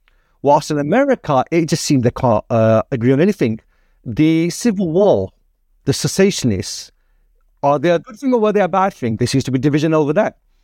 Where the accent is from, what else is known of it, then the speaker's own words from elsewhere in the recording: Pakistan; I'm from Pakistan.